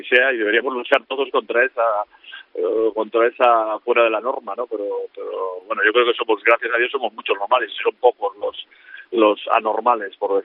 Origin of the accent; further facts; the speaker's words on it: Vigo, Galicia, Spain; Sí, sí, soy de Vigo.